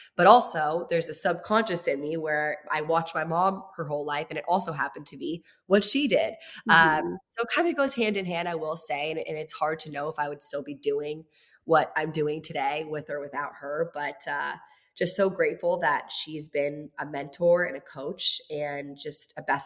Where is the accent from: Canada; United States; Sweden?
United States; Virginia; now in Los Angeles, United States; I was like, I'm in Los Angeles. I'm from Virginia. So I'm in LA. This is my dream.